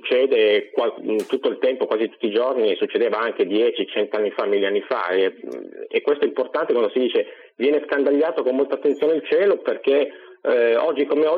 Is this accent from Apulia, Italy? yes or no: yes; Apulia, Italy; fa parte della mia regione di origine, perché io sono pugliese di origine, per cui in qualche maniera collego le mie due regioni, diciamo il Piemonte e la Puglia.